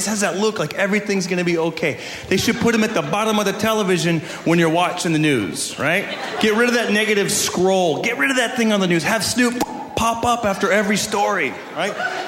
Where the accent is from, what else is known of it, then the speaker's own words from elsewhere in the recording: Fresno, California, United States; I grew up in Fresno, California. Yes, back then, nobody called me … No, I grew up around Latinos.